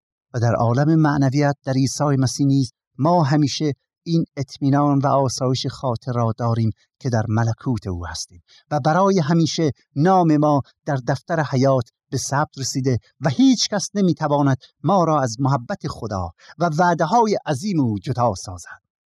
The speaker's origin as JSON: {"language": "Persian", "country": "Iran", "said": "ما که ایرانی هستیم در دنیا همه ما را ایرانی میشناسن."}